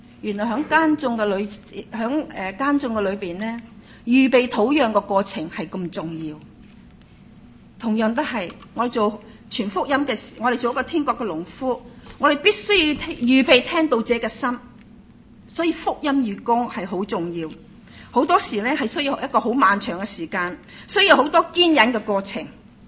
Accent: Hong Kong; 咁大家知道咧，我香港长大，我唔识种嘢

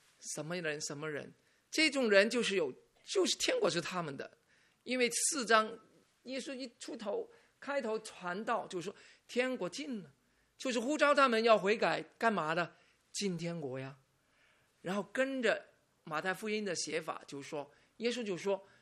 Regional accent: Hong Kong; moved away; 比如说我没有移民以前我是香港人。

